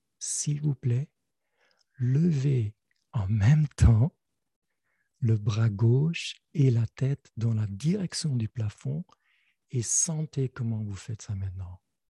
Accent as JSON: {"language": "French", "country": "Belgium", "said": "moi je suis belge, donc je peux mettre un plateau avec des bières belges dessus."}